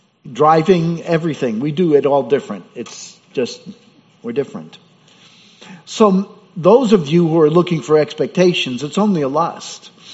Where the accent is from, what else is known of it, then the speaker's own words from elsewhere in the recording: Mount Vernon, New York, United States; I came from Mount Vernon, which is be like the South Bronx.